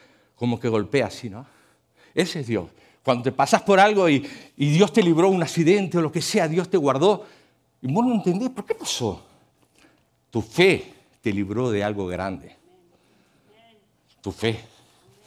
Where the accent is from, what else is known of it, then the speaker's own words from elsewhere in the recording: Uruguay; Yo le preguntaba a un en Uruguay, en mi país, una vez tuve la experiencia de ir con un camionero de Rivera